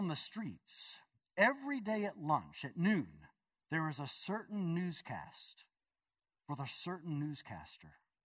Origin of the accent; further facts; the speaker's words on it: Pennsylvania, United States; By the way, when I was growing up in Pennsylvania, during high school and college, during the summers, I built streets.